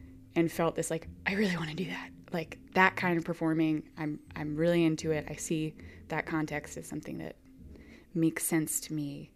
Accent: Brooklyn, New York, United States; now in Montreal, Canada; That I went from growing up in Brooklyn and being like very, very goal oriented to having quite a lot of space in my life

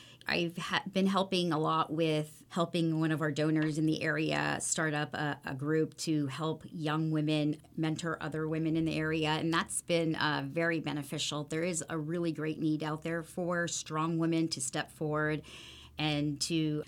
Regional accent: United States; born there; So I was born here in the United States. I'm a Lebanese American. My family, my brothers and sisters were born in Lebanon.

